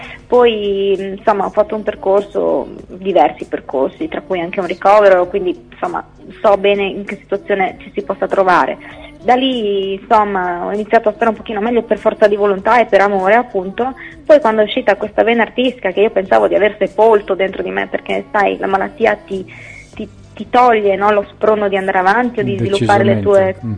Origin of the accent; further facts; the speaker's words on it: Friuli-Venezia Giulia, Italy; sono friulana, ho appena iniziato